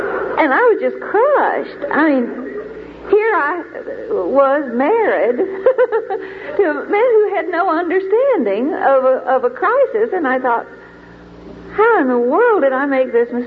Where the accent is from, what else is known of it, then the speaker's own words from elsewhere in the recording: Texas, United States; And I'm the woman from Texas.